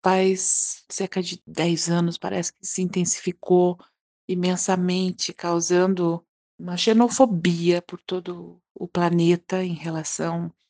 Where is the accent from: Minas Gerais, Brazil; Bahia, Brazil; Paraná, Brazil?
Paraná, Brazil; Curitiba; Curitiba, que é a cidade de onde eu venho